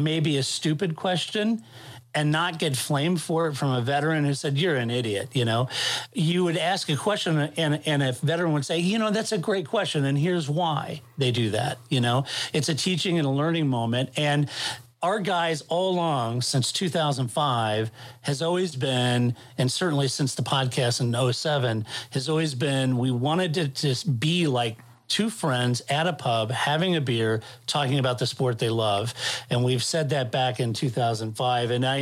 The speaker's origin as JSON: {"language": "English", "country": "United States", "said": "And certainly as an American, and what sites there were, I won't mention names"}